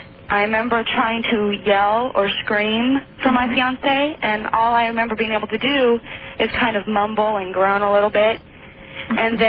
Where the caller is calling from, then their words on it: Portland, Oregon, United States; Portland, Oregon.